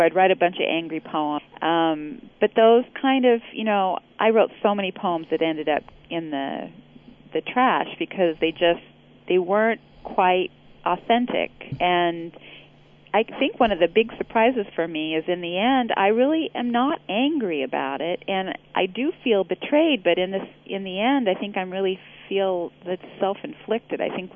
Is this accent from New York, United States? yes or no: no; Richland, Washington, United States; I grew up in Richland, Washington, which is the bedroom community for the Hanford nuclear site.